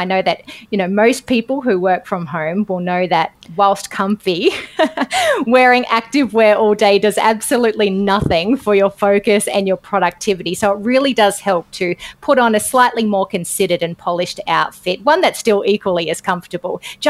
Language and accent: English; Australia; accent: Australian; I am very Aussie in the way that I say it.